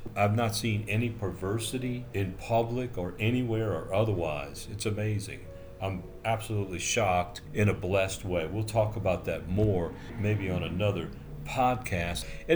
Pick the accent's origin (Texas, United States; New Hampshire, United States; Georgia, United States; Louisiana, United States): Louisiana, United States; New Orleans; moved away; I'm from New Orleans. I didn't get saved till I moved away from there. And then I've been back there.